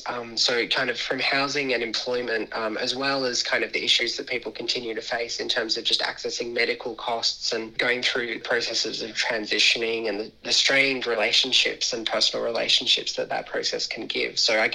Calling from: Sydney, New South Wales, Australia; I'm coming in from Gadigal country here in Sydney.

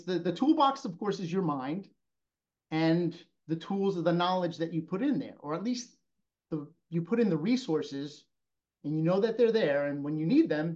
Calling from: Manhasset, New York, United States; So I'm calling from Manhasset, New York.

